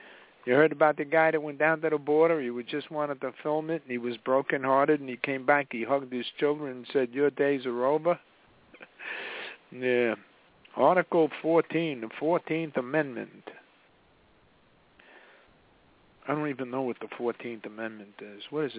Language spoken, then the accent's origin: English; New Jersey, United States; I'm from New Jersey. Yeah, I love to pay taxes.